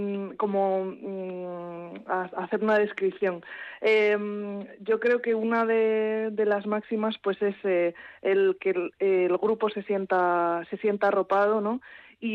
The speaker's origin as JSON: {"language": "Spanish", "town": "Madrid", "region": "Community of Madrid", "country": "Spain", "tie": "born or raised there", "also_born_or_lived": "Tolosa", "said": "Es verdad que soy criada en Madrid, pero nací en Tolosa."}